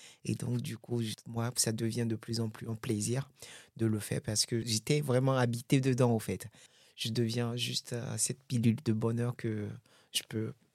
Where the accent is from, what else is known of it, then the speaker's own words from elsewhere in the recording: Benin; Oui, je suis né au Bénin, j'ai vécu au Bénin.